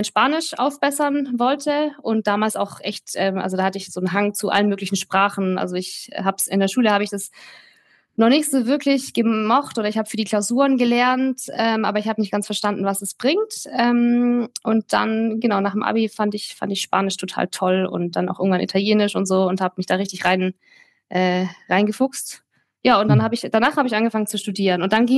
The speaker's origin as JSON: {"language": "German", "region": "Baden-Württemberg", "country": "Germany", "tie": "born or raised there", "said": "ich bin bei Eltern aufgewachsen, Mutter, Vater. Wir haben eine Doppelhaushälfte in einem 5000-Einwohner-Dorf, das mittlerweile zu Ludwigsburg, also zu der größeren Stadt gehört"}